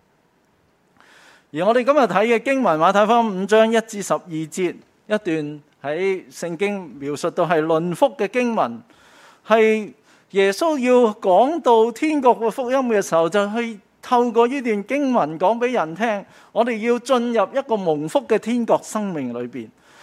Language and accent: Chinese; Hong Kong; 我们作为香港人的话呢，我们应该就只要凭着一个张身份证，就基本上可以出入香港。